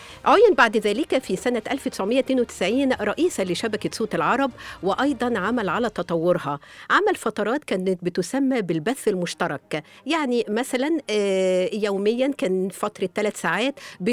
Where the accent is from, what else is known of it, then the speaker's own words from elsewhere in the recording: Shubra al-Namla, Gharbia, Egypt; born there; ترشح لعضوية مجلس الشعب عن مسقط رأسي بقرية شبرا النملة